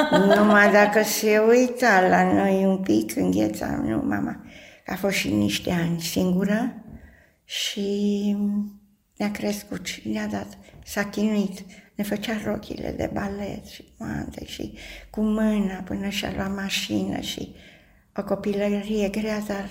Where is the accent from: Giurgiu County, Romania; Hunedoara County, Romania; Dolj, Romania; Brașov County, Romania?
Brașov County, Romania; Brașov; Am copilărit în Brașov, că sunt brașoveancă.